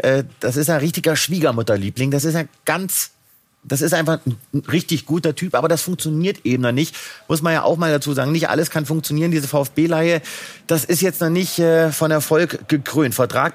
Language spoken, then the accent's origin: German; Kassel, Hesse, Germany; born there; Ich komme ja aus Kassel gebürtig.